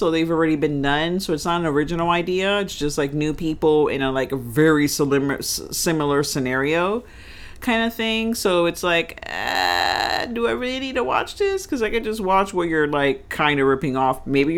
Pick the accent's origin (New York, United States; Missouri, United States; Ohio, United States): New York, United States; also born or lived in Florida; I always had such great Halloweens growing up in New York, where I was born and half raised.